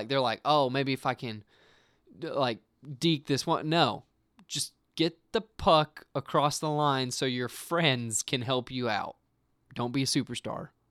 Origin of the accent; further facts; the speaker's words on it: Nashville, Tennessee, United States; we're from Nashville, by the way.